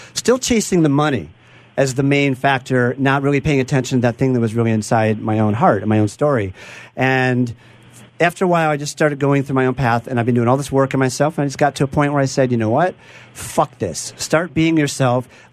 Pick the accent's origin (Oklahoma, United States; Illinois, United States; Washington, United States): Illinois, United States; Glencoe; So I grew up in Glencoe, out in Chicago.